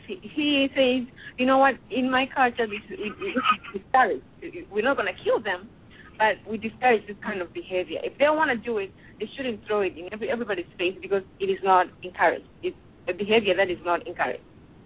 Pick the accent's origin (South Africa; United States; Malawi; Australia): Malawi; I'm from Malawi